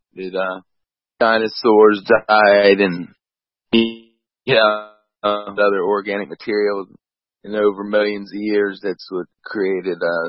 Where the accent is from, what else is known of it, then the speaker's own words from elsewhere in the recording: West Virginia, United States; I grew up in West Virginia.